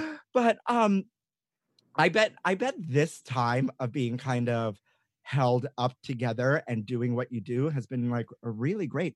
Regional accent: Brooklyn, New York, United States; Can you tell I'm from Brooklyn?

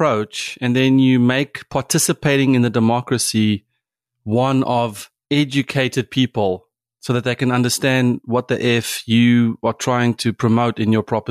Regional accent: South Africa; now in United States; as a South African driving around in the United States, I've been here for 20 plus years, so I'm an American citizen

